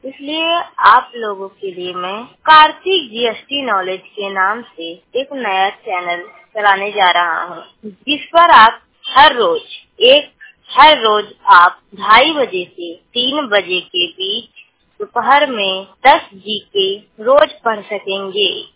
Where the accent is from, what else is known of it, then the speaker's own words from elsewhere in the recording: Jaunpur, Uttar Pradesh, India; मैं उत्तर प्रदेश जौनपुर से हूँ